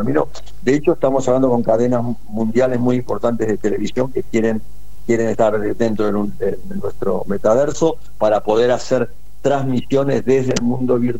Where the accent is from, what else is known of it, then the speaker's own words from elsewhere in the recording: Argentina; todos los que estamos en el proyecto somos argentinos.